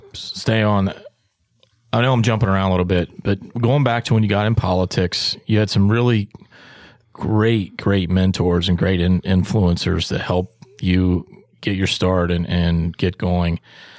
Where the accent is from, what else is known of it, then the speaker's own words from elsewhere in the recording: Gallipolis, Ohio, United States; And it's an honor to say that I'm from the same hometown as her.